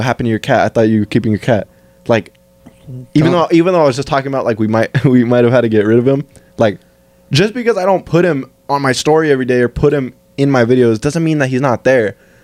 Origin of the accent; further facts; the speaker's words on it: California, United States; he's from the Philippines, and I'm from California